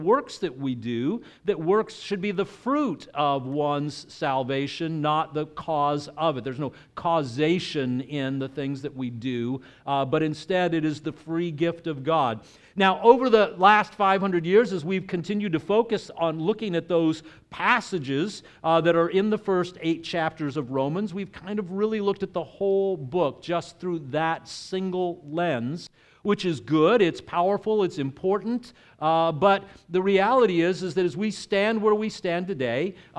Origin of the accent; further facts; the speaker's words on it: Texas, United States; I don't know if you're familiar with that because, you know, I grew up in Texas.